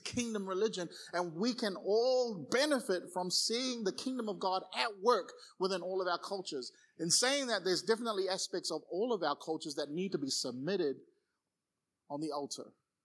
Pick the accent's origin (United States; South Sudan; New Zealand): New Zealand; Auckland; growing up in Auckland in New Zealand, used to hate daylight savings because the sun would stay up.